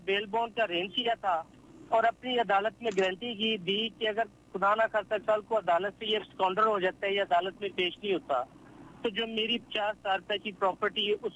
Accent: Pakistan; پاکستان میرا وطن ہے, میں محبت وطنی ہوں

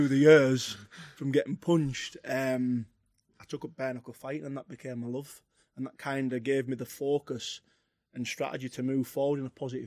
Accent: Harraby, North West England, United Kingdom; Yeah, I mean, where I'm from, Harraby, it was really rough when I was young. It was really rough.

